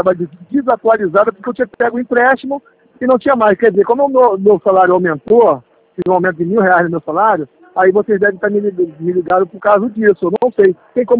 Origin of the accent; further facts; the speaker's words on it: Rio de Janeiro, Brazil; eu sou do Rio de Janeiro.